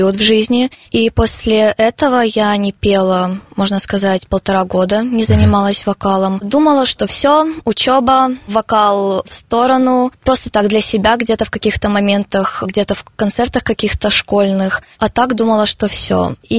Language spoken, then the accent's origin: Russian; Gomel, Gomel Region, Belarus; born there; now in Kalinkovichi, Belarus; Я живу в Гомельской области, сама я родилась в Гомеле, но живу по семейным обстоятельствам в городе Калинковичи. Учусь в первой школе